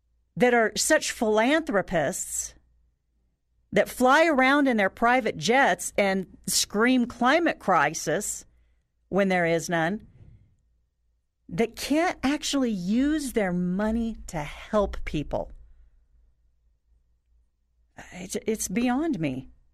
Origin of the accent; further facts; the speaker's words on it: California, United States; moved away; I'm a transplant from California, and I tell you, I've been here for 30 years now